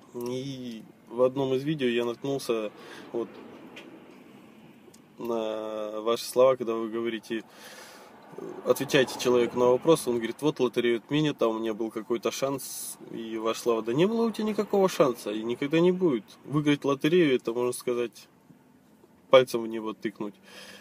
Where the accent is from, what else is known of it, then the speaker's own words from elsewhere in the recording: Aktobe, Aktobe Region, Kazakhstan; я из Казахстана, город Актюбинск. Землякам привет.